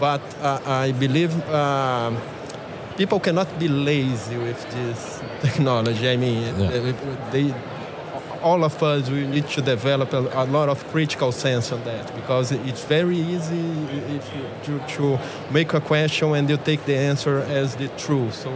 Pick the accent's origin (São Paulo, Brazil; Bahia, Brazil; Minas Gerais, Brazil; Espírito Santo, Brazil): Bahia, Brazil; Salvador; also born or lived in Rio de Janeiro; I was born in Rio. I grew up in Salvador. All sea sides.